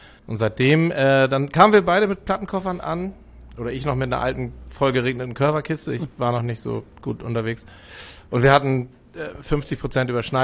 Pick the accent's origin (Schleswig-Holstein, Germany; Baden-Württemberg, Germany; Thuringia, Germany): Schleswig-Holstein, Germany; Rendsburg; Ich bin in Rendsburg groß geworden, ja.